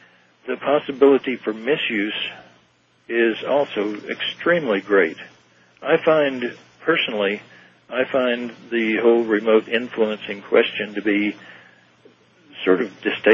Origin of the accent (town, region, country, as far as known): Texas, United States; born or raised there